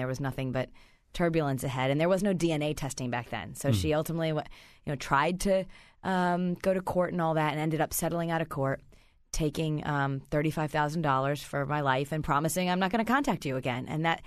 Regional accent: Detroit, Michigan, United States; Yes, I grew up in the Detroit area.

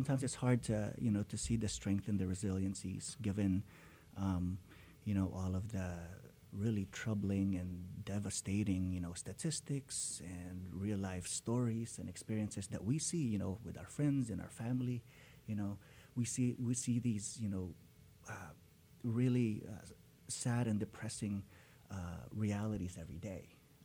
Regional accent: Philippines; And so for me, you know, as a Filipino immigrant father, you know, and knowing, you know, the factors that might influenced me

